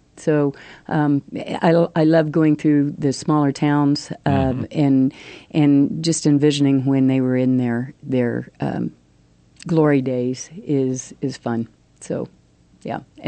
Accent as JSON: {"language": "English", "region": "Kansas", "country": "United States", "said": "I'm from Southeast Kansas."}